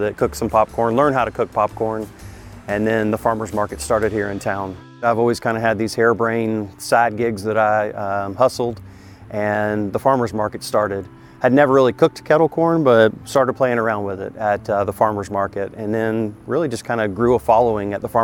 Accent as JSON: {"language": "English", "town": "Atlanta", "region": "Georgia", "country": "United States", "tie": "born or raised there", "lives_now": "Statesboro, United States", "said": "I grew up in Atlanta and came to Georgia Southern back in 87 to go to school, and really fell in love with Georgia Southern, fell in love with Statesboro. Had grown up in the big city"}